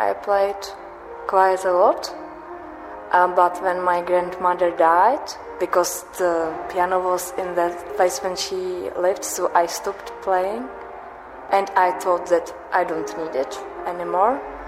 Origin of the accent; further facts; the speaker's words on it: Czechia; English is a second language; now in Glasgow, United Kingdom; from the Czech Republic, and I have been in Scotland for 3 years, but in Glasgow about 1 year, so not so long.